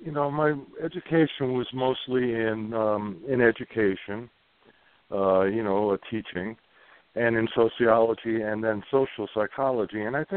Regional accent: Brooklyn, New York, United States; growing up in Brooklyn, Greg, people don't realize when you grow up as close to Coney Island as I did, that you, during the summer, we went to the beach literally every day.

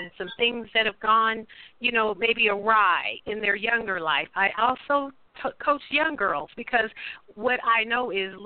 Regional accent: Topeka, Kansas, United States; I hail from Topeka, Kansas, where I currently reside.

